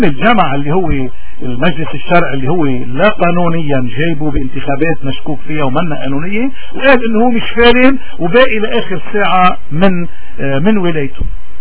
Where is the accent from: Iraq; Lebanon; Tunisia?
Lebanon; فرنسا واقفة معنا كلبنانيين وبتأيدنا وحامل همنا وإلى آخره.